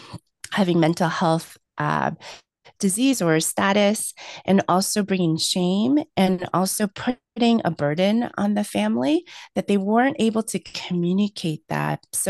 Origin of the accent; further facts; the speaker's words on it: United States; because I grew up in United States. So I may look Korean, but the culture that I come from was very different than South Korea.